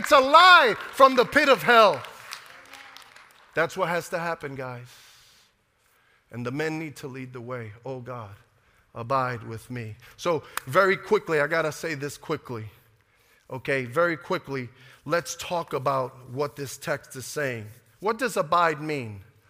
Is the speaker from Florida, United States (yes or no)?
no; Brooklyn, New York, United States; I was about 18 years old, and I was a kid from Brooklyn